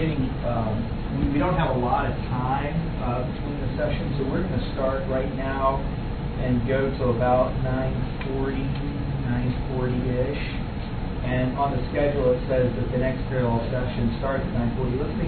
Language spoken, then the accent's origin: English; California, United States; I was from California